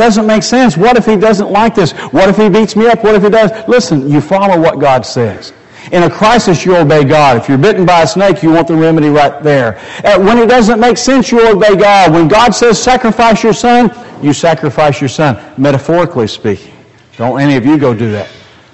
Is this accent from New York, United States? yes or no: no; Kentucky, United States; Now, where I grew up in Western Kentucky, stop signs were suggestions, okay?